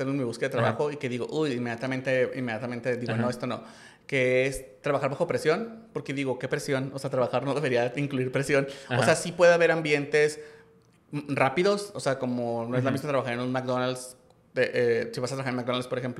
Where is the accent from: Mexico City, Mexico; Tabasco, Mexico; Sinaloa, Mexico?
Sinaloa, Mexico; Culiacán; Soy de Culiacán.